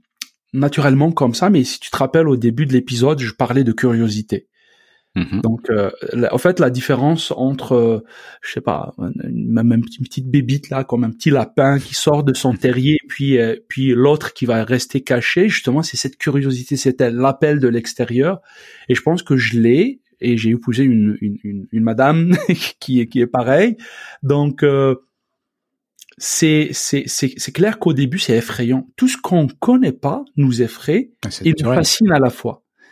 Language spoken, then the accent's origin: French; Algeria; Donc, je suis très lié avec mon pays d'origine, donc l'Algérie, c'est un lien viscéral extraordinaire